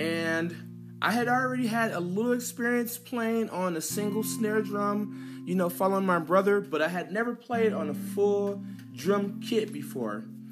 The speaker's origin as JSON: {"language": "English", "town": "Dayton", "region": "Ohio", "country": "United States", "also_born_or_lived": "Virginia Beach", "said": "I'm from Dayton, Ohio, which is 90% black, where I'm from. My school was 90% black, and my neighborhood was 95% black. But when we moved to Virginia Beach"}